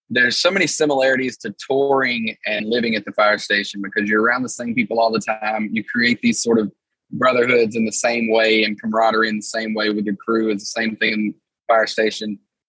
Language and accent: English; Alabama, United States; They would play and sing at local parties and just things like that back in my home state of Alabama.